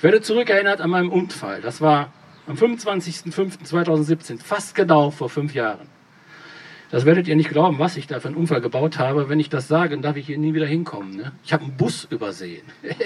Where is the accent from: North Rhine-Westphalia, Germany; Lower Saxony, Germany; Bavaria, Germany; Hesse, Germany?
North Rhine-Westphalia, Germany; Bad Salzuflen; ich komme aus Ostwestfalen, das hatte ich nicht gesagt, aus Bad Salzuflen, LIP, Living in Paradise